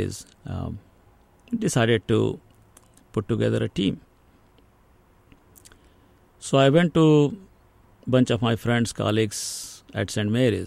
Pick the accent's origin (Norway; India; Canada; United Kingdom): India; English is a second language; now in United States; What you don't learn growing up in India, in most places, is practicing English at home. because still in my household, the main language that is spoken in is Hindi, you know.